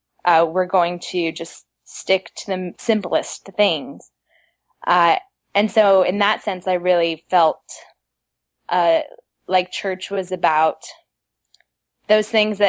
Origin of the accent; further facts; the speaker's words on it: Madrid, Community of Madrid, Spain; to continue to stay Mormon is because of the foundation I had in the church as a child, because I grew up in Madrid.